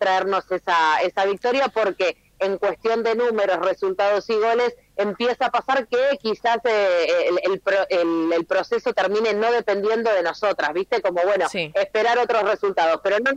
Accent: Argentina

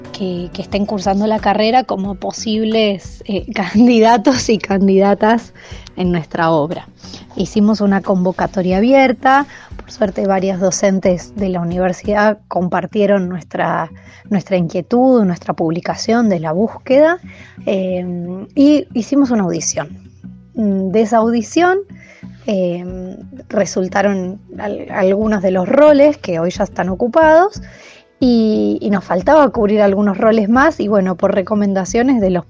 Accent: Rosario, Santa Fe, Argentina; yo soy rosarina

